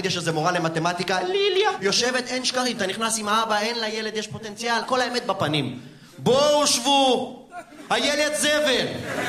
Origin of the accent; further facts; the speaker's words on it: Russia; אם יש כאן מישהו בעולם שלא יודע, אז אני רוסי. מי עוד רוסי פה?